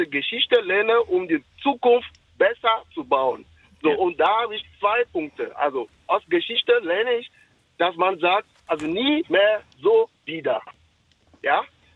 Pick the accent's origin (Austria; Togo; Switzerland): Togo; Und ich komme aus Togo.